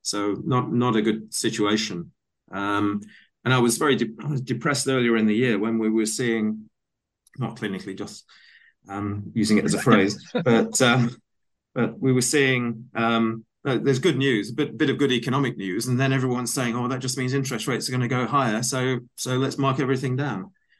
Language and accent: English; Sheffield, Yorkshire and the Humber, United Kingdom; I mean, I'm a kid from Sheffield who had no idea what the stock market was. No one at the comprehensive school in Sheffield says what you want to do is be a stockbroker.